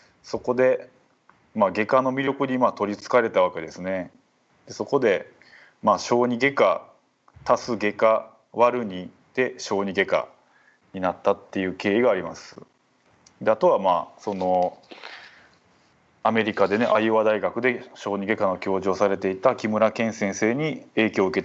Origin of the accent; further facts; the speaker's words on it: Tokushima, Japan; これを僕は大学4年生の時に地元の徳島